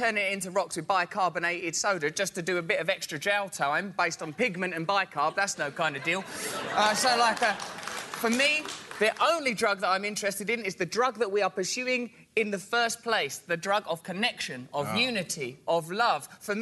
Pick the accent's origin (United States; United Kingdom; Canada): United Kingdom; England; I'm from England.